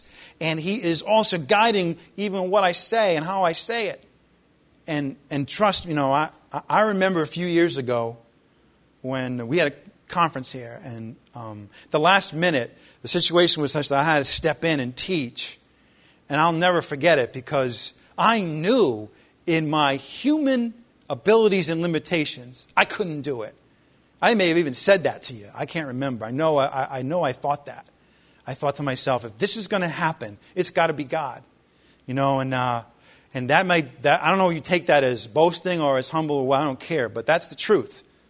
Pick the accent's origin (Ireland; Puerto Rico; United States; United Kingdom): Ireland; Darn, as an Irishman, I was bummed the first time I read that.